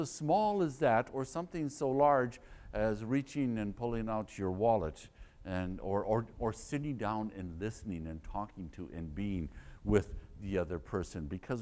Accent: Midwest, United States; I grew up in the Midwest.

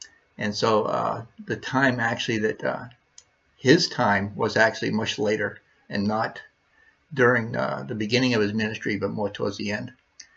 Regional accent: United States; Now I read this verse, and I guess as a American person that doesn't always understand languages of that time frame

